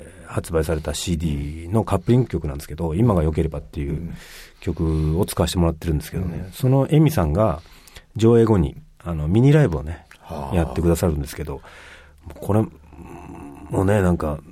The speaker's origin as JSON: {"language": "Japanese", "region": "Nagasaki", "country": "Japan", "said": "僕は長崎出身なんですけど、"}